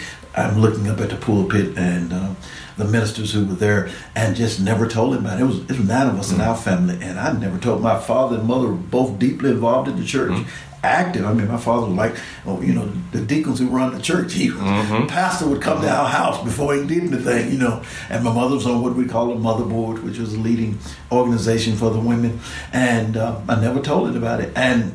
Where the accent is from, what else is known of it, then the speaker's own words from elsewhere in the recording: Memphis, Tennessee, United States; Memphis, Tennessee. Oh, yeah. Born and raised in Memphis. Went to school in Jackson, Tennessee, but Memphis, Tennessee.